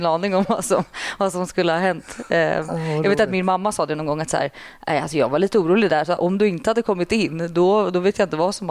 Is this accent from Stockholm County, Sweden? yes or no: yes; Tyresö, Stockholm County, Sweden; I Tyresö.